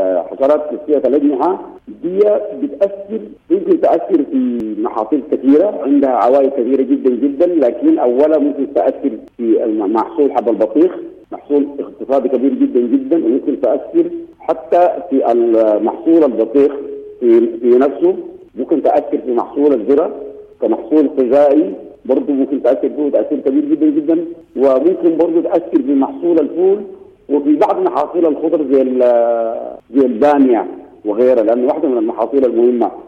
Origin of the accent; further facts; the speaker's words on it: Sudan; في معظم مناطق الزراعة التقليدية عندنا في السودان ولايات دارفور الخمس وولايات كردفان الثلاث